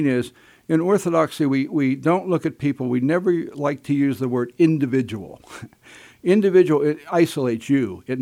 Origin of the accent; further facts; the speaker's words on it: Pennsylvania, United States; now in Alaska, United States; Because I'm from Pennsylvania, and I liked Pennsylvania just fine, but this is what I felt called to do.